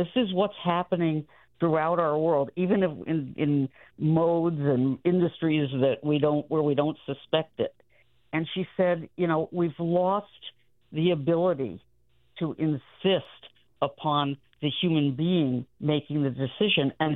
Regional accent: Long Island, New York, United States; I'm not saying go back to WPIX, which I watched as a kid growing up on Long Island

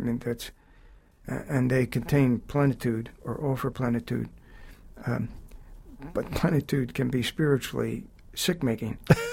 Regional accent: Philadelphia, Pennsylvania, United States; I grew up in a very, very old style Italian immigrant working class neighborhood.

